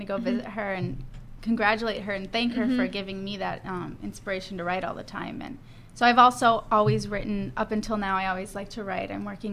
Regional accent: Scottsdale, Arizona, United States; I am originally from Scottsdale. I was born and raised here, but I am half Italian, half American. So my father is from Sardinia, the island of Sardinia off of Italy.

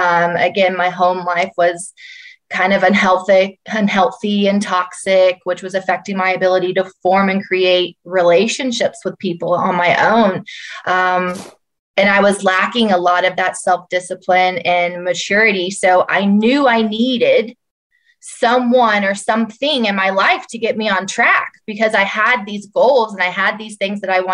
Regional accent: the Carolinas, United States; I was born and raised here in the Carolinas. So I'm a Carolina girl through and through. Grew up here in a small town where football and Friday nights were kind of the highlight of our week.

